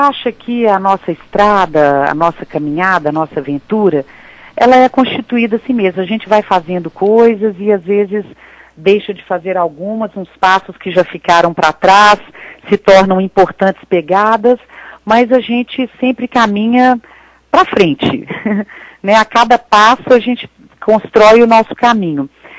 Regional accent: Minas Gerais, Brazil; as pessoas vão sentir como nós mineiros, né, que temos essa proximidade com Ouro Preto

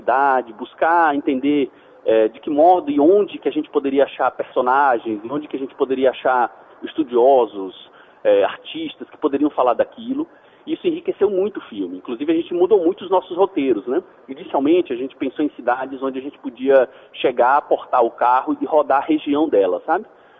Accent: Bahia, Brazil; Como eu sou baiano, isso facilitou um pouco o processo de produção, porque eu ainda tenho muitos contatos lá, né? Minha família ainda está lá.

